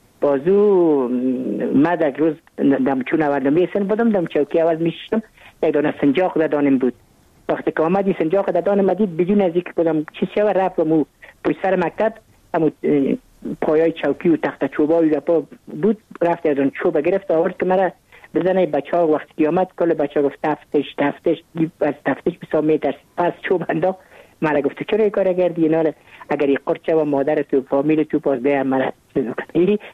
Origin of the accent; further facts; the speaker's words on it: Kabul, Afghanistan; من متولد کابل هستم، در نای اول کابل تولد شدیم.